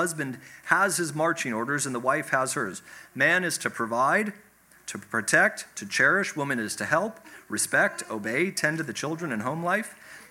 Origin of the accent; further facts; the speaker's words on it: Minnesota, United States; I grew up in Minnesota, and she was always just pointing out how beautiful God had made the world.